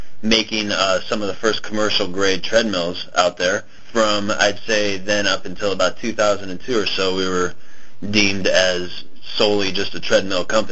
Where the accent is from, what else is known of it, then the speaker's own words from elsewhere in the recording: California, United States; Yeah, but we're from California. We don't know what cold is.